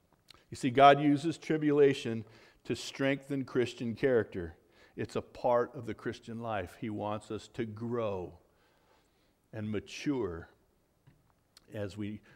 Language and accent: English; California, United States; That's just the first ridge at where I grew up in California, but they call it a mountain.